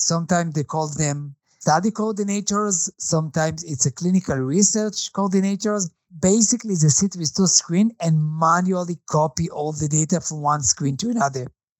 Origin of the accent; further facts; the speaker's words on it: Israel; English is a second language; now in Canada; So I was born in Canada. My family moved to Israel. I moved back to Canada.